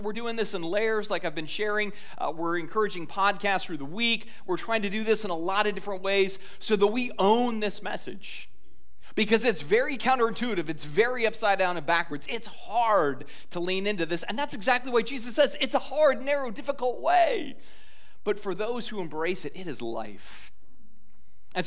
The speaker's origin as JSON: {"language": "English", "region": "Scotland", "country": "United Kingdom", "said": "I am a Scotsman, and by that it means I fly the flag of St. Andrew, I wear a kilt, and I actually like haggis"}